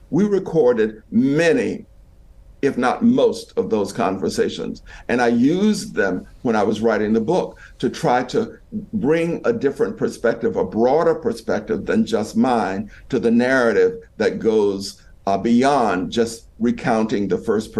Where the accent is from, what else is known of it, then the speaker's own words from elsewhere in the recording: Florida, United States; now in New York City, United States; where are you from? And I would say, oh, the Florida Panhandle.